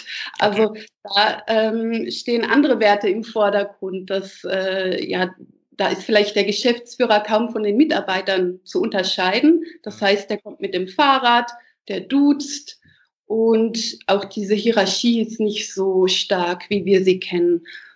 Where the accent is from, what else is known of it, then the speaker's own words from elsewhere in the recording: Germany; Da habe ich ja gesagt, also wir kommen aus Deutschland und Deutschland ist generell ein maskulin geprägtes Land.